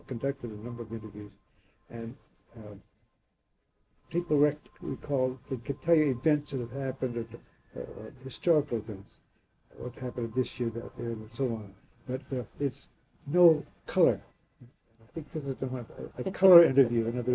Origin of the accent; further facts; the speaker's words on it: Hilo, Hawaii, United States; I came down one year from Hilo as a youngster.